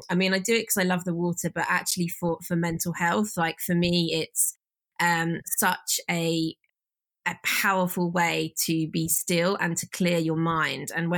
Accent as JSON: {"language": "English", "town": "Birmingham", "region": "West Midlands", "country": "United Kingdom", "accent": "neutral", "said": "I have quite a sort of a neutral accent. But yeah, I'm actually from Birmingham, right in the middle of England."}